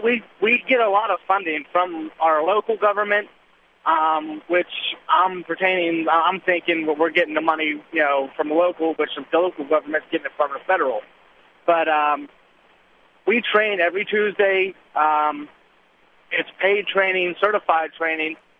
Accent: Johnstown, Pennsylvania, United States; Yes, I'm from Johnstown, PA, as you said. I live about 17 miles from where the plane went down in Pennsylvania.

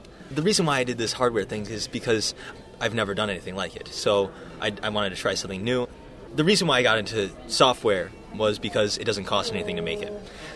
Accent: Rochester, New York, United States; I'm from Rochester, New York, and I like to mod computers.

